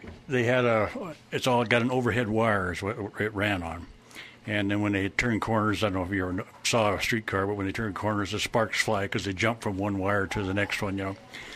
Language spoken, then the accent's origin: English; Montana, United States; No, not really, because I grew up in Montana, and where I lived, I rode the train back and forth to college in Missoula.